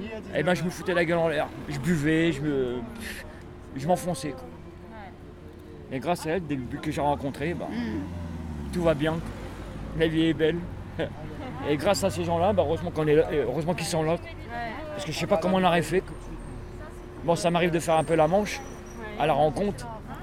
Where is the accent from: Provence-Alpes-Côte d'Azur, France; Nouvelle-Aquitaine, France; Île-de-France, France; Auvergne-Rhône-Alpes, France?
Nouvelle-Aquitaine, France; Poitiers; Déjà, moi, je viens de Poitiers.